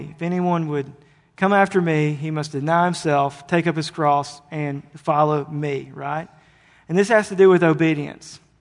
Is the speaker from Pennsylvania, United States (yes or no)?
no; Ruston, Louisiana, United States; I grew up in Ruston. Just keep me there.